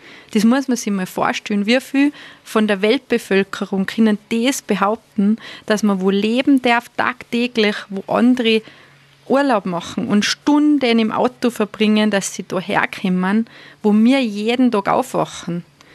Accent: Austria; für uns selber, für uns als Österreicher, dass man mal die Schönheit unseres Landes wirklich entdeckt

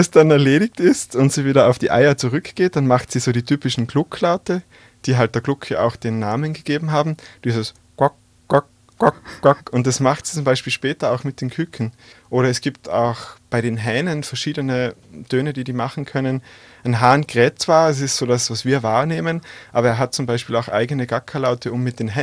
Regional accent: Schwoich, Tyrol, Austria; Ich komme eigentlich aus Schwolch, aus dem Tiroler Unterland und da redet man natürlich schon ein bisschen anders, gell?

